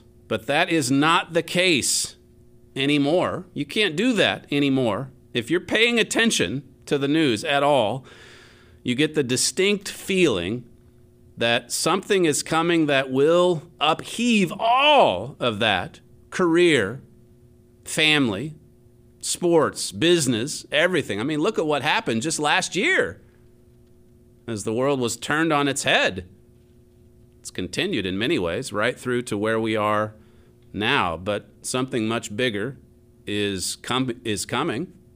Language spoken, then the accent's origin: English; Oklahoma, United States; he came right here to my home state, Oklahoma.